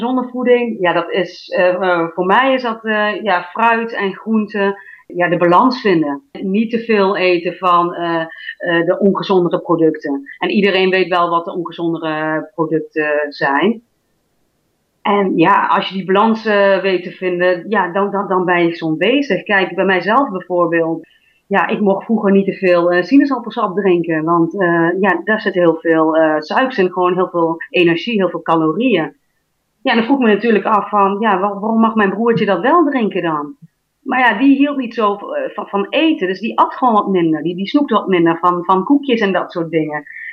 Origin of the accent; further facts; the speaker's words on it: Utrecht, Netherlands; born there; also born or lived in China; Nee, ik ben geboren in Utrecht, in Nederland. Mijn ouders komen uit Indonesië.